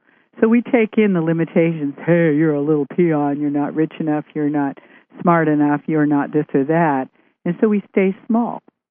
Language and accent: English; Vancouver, British Columbia, Canada; Oh, hi, that's my hometown.